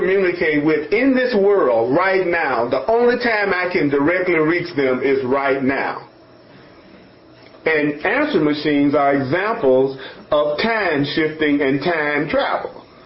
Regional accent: Memphis, Tennessee, United States; and I'm from Memphis, Tennessee

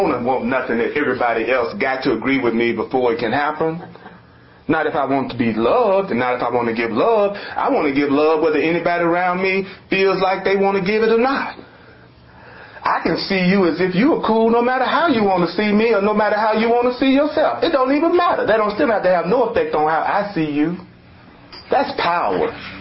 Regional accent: Memphis, Tennessee, United States; I'm from Memphis, you from Denver.

